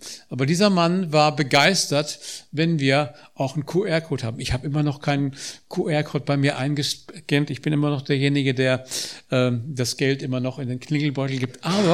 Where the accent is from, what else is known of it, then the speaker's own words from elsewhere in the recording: Braunschweig, Lower Saxony, Germany; sie kamen aus der gleichen Ecke, wo ich aufgewachsen bin, aus dem Raum Braunschweig